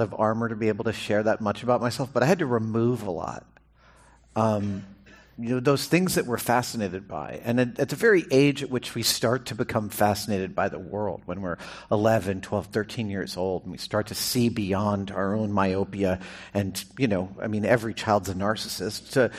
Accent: New York, United States; I grew up in New York, and I spent a lot of time living there, and Grand Central is one of my favorite buildings.

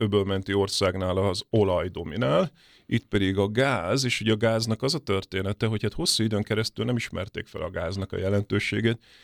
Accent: Kuwait; az én gyerekkorom az Kuwaitban volt

